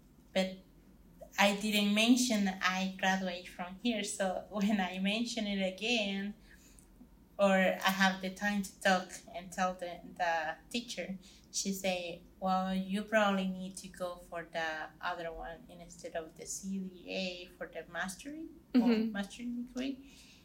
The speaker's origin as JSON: {"language": "English", "country": "El Salvador", "said": "I'm from El Salvador. San Salvador is the capital."}